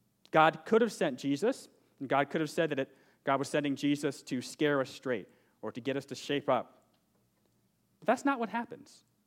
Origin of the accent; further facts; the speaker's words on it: Detroit, Michigan, United States; I'm originally from Detroit, and I know what it's like for a people to assume things about you just because of where you're from.